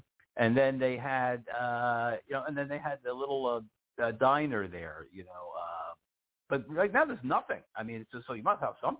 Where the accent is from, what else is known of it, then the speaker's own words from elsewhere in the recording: Livingston, New Jersey, United States; Yeah, yep. I grew up in Livingston, you know.